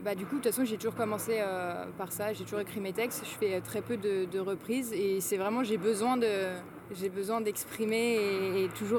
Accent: Nantes, Pays de la Loire, France; Et donc, vu que je suis nantais, je trouve ça assez cool.

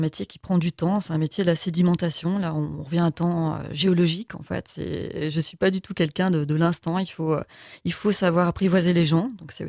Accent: Bourgogne-Franche-Comté, France; J'ai grandi près de la Loire, donc il y a toujours eu cette attraction de l'eau.

